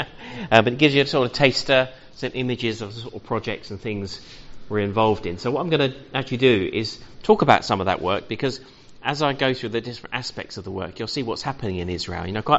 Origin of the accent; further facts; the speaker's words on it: London, United Kingdom; now in Dartford, United Kingdom; And I'm from London, you may have picked up the accent, born and bred, from Peckham, but I don't sound like Del Boy. And we now live in Dartford, which is right near the Dartford Tunnel